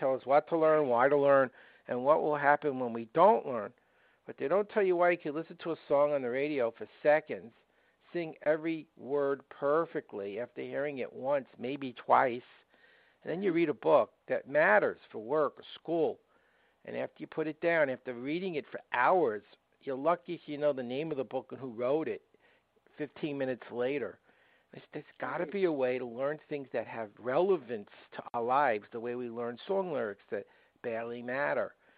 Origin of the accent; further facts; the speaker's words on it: Brooklyn, New York, United States; accent: Brooklyn; I grew up in Brooklyn. You may have noticed I have a bit of a Brooklyn accent. And the area I grew up in was where the movie Goodfellas was filmed. Not the nicest neighborhood. It was in the projects.